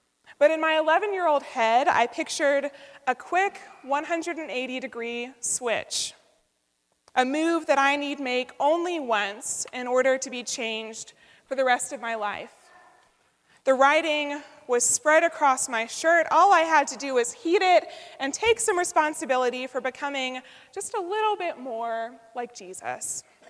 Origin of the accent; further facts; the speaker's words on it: Atlanta, Georgia, United States; I am a Southerner. I grew up in Atlanta, which is a diverse city filled with national transplants and global headquarters, but it's nonetheless influenced by its position deep in the Bible Belt.